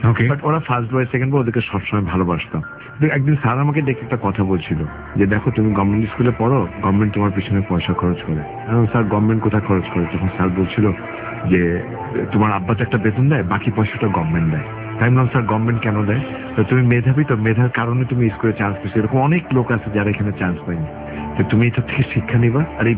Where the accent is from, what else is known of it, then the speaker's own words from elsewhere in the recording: Bangladesh; যেহেতু আমি বাংলাদেশের, সেহেতু আমার জন্ম এখানে, বড় হয়েছি আমি এখানে দেশের।